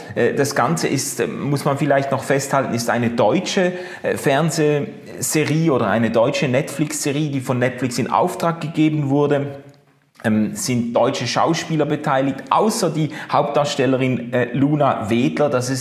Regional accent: Basel, Basel-Stadt, Switzerland; So als Basler habe ich da auch noch einen Bezug zu.

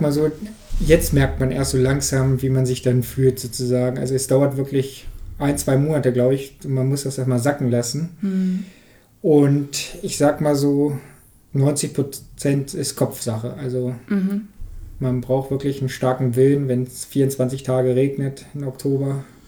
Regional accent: Harz, Germany; born or raised there

